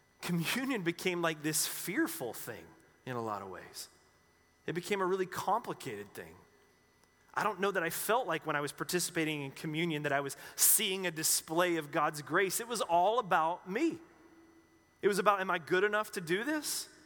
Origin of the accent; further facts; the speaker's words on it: North Carolina, United States; I know for me, growing up in the Baptist church back in North Carolina, that was something that was pretty significant and taught